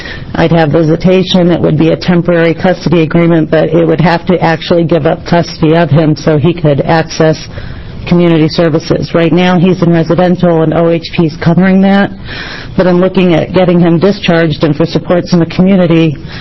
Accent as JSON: {"language": "English", "town": "Salem", "region": "Oregon", "country": "United States", "said": "from Salem."}